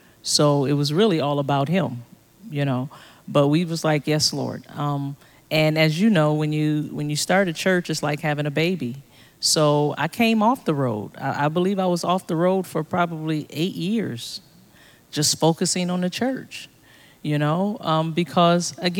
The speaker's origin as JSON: {"language": "English", "town": "Detroit", "region": "Michigan", "country": "United States", "tie": "born or raised there", "said": "I grew up in Detroit, Michigan. Are you kidding me? I grew up with … you name it. Motown was there."}